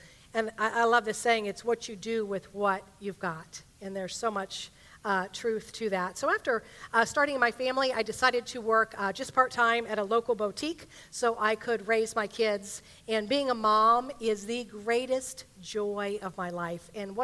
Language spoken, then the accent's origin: English; Vandalia, Ohio, United States; So I grew up in Vandalia, which is just north of Dayton